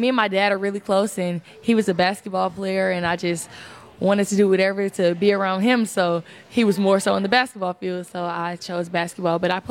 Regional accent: St. Louis, Missouri, United States; I've watched Slu for many of years since I'm from St. Louis

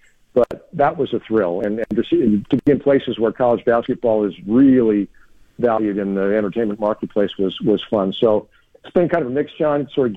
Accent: Los Angeles, California, United States; going back to elementary school, I grew up in Los Angeles area.

